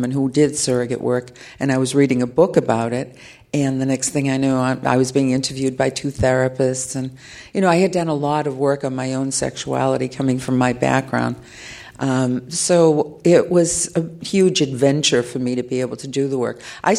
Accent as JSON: {"language": "English", "town": "Salem", "region": "Massachusetts", "country": "United States", "tie": "born or raised there", "said": "I had never planned on that growing up in Salem, Massachusetts."}